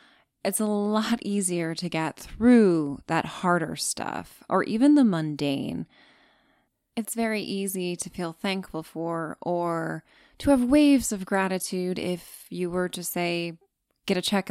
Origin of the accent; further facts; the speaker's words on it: New York, United States; As a New Yorker, you can imagine, in addition to having a dog, living in a walk-up, just subway commutes and life alone